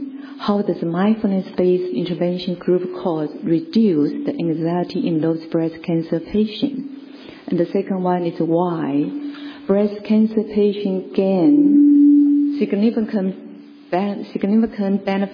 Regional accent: Taiwan; I come from Taiwan

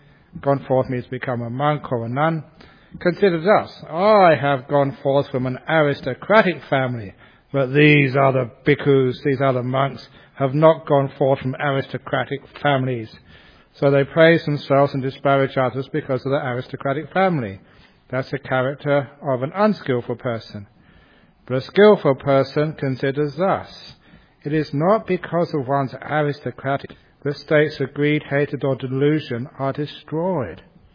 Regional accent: England, United Kingdom; where I grew up in England

